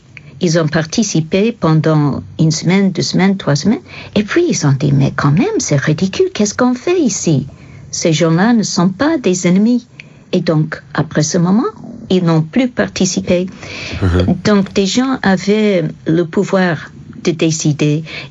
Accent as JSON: {"language": "French", "country": "United States", "said": "Tandis que chez nous, aux États-Unis, on n'a rien fait, absolument rien."}